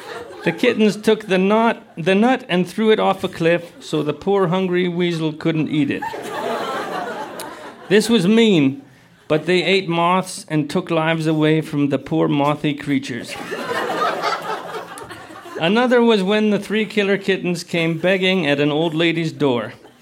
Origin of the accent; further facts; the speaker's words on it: British Columbia, Canada; So I grew up in the Kootenays in BC. We didn't have scribblers.